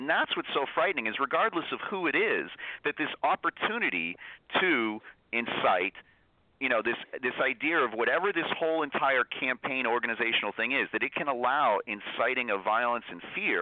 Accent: United States; I was there during the Bush years, and it was amazing the changes I saw living in Europe as an American.

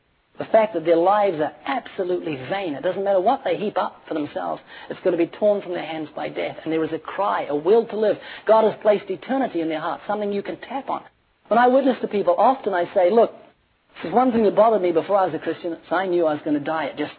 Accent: New Zealand; now in Australia; I've got a friend, he lives in Australia. I'm from New Zealand. But he lives in Australia now

